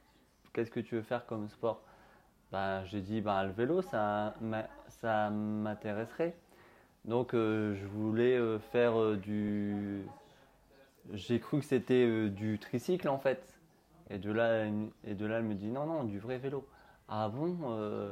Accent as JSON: {"language": "French", "region": "Hauts-de-France", "country": "France", "said": "nord de la France, pas dans le Pas-de-Calais surtout."}